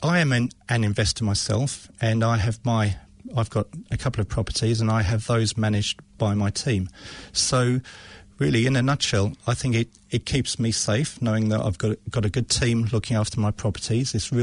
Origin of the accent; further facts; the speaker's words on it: England, United Kingdom; moved away as an adult; now in New Zealand; I'm English, but I married a Kiwi, so she dragged me all the way over here.